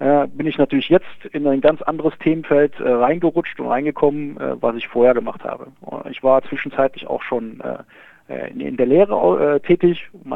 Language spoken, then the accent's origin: German; Cologne, North Rhine-Westphalia, Germany; born there; weil ich gebürtiger Kölner nämlich bin. Ich bin nämlich in Köln geboren